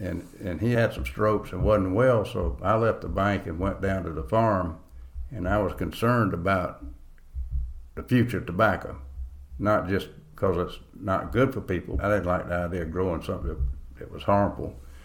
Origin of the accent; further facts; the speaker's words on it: Valdosta, Georgia, United States; born there; also born or lived in Chattanooga; I was born in Valdosta, Georgia, and I went to Macaulay School in Chattanooga, Tennessee.